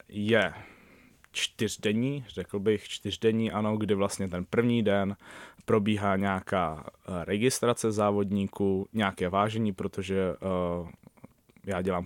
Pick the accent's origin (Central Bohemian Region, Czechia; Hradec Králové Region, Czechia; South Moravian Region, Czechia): Central Bohemian Region, Czechia; já pocházím ze Středočeského kraje, tak stále trénuju s mámou.